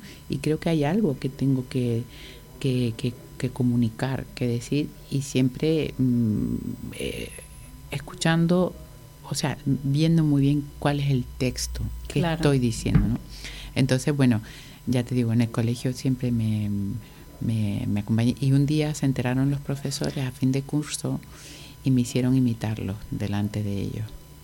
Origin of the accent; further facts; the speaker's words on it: Canary Islands, Spain; sobre todo yo crecí en Islas Canarias.